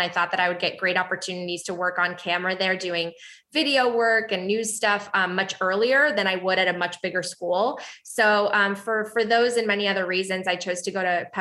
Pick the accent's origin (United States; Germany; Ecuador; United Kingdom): United States; Illinois; So growing up outside Chicago, again, I had a really, really great lifestyle, even though my family did not have the means that some of my friends and peers did.